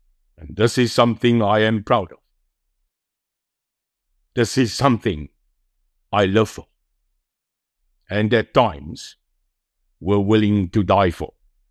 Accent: South Africa; I am a grandfather, I am a dad, I am a South African.

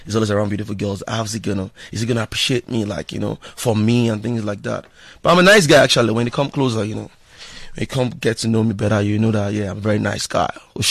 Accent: Nigeria; Because I'm a Nigerian, I want more.

